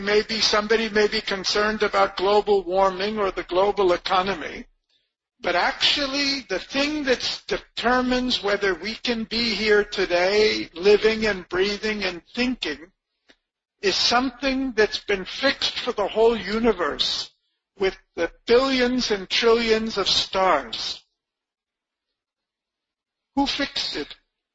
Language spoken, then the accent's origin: English; Chennai, Tamil Nadu, India; Okay, we're all from Chennai. Chennai is in India.